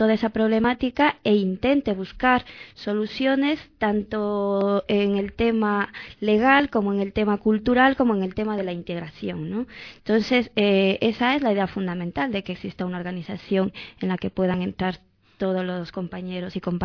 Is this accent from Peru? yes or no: no; Ecuador; now in Spain; Yo soy de origen ecuatoriano.